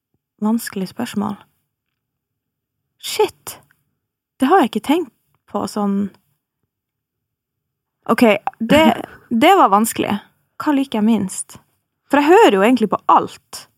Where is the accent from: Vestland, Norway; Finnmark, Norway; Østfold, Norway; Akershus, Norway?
Finnmark, Norway; Men nei, jeg er fra Finnmark.